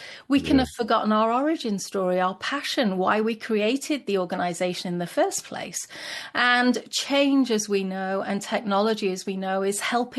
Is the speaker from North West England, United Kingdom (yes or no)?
yes; Blackpool, North West England, United Kingdom; now in United States; I'm originally from England, from the Northwest, a little town called Blackpool that Americans don't understand, but it's probably the wrong side of the tracks.